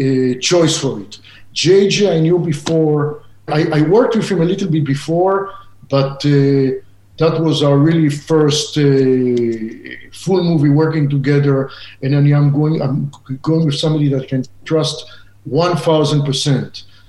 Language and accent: English; Israel; also born or lived in Southern California; growing up in Israel, then living in Southern California